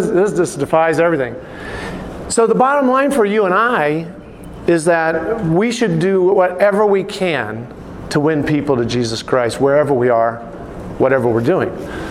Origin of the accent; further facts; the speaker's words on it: Denver, Colorado, United States; now in Billings, United States; I'm a Westerner, born and raised in Denver, graduated from Boulder High School.